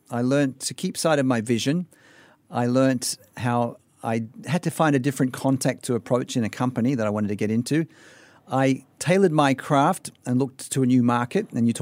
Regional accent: Australia; when I was growing up in Australia.

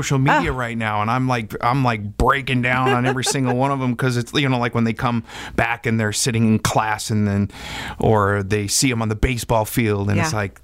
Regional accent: Wisconsin, United States; of course, when you're growing up in Wisconsin, you've got grass all over.

